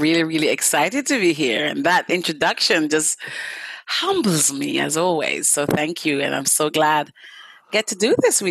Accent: Jamaica; now in United Kingdom; I'm Jamaican. Don't forget that part.

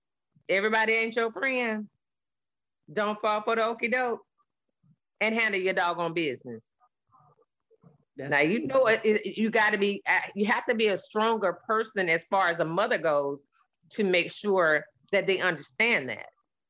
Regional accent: Georgia, United States; I told you I'm from Georgia. Nah, you know I'm a peach. These peaches don't play down here, honey.

